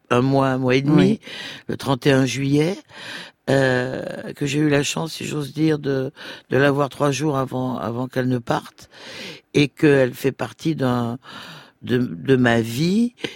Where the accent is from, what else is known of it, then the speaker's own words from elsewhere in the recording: Algeria; moved away; Moi, je suis arrivée d'Algérie en 62.